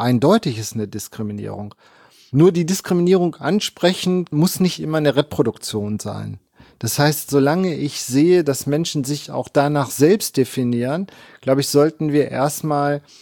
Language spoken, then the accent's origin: German; East Germany, Germany; ja im Osten und als ich nach Bielefeld gekommen bin, habe ich zur Verunsicherung meiner Studierenden immer gesagt, ich bin Ossi.